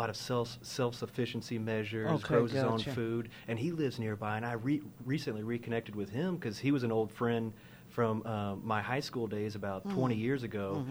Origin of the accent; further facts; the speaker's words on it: Nashville, Tennessee, United States; I'm from Nashville.